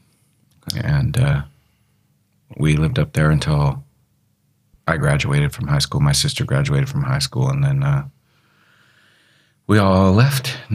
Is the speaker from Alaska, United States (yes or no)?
yes; Alaska, United States; also born or lived in Oregon; I was born in Oregon. Yeah, okay. I grew up in Alaska. Okay. I went to school in Colorado and lived in California for a while, so Western states.